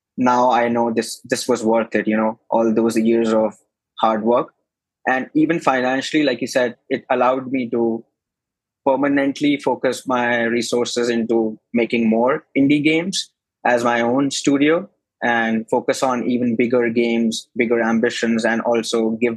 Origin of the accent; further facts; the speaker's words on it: New Delhi, Delhi, India; because I come from New Delhi, which is a city in the northern part of India